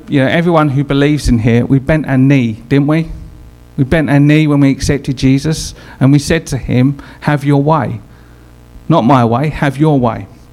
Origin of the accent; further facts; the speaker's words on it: Dagenham, London, United Kingdom; I'm a Dagnamite. Yeah? Okay, I'm from Dagenham. I lived 3 clicks in Narm. It's like a battleground, but I love it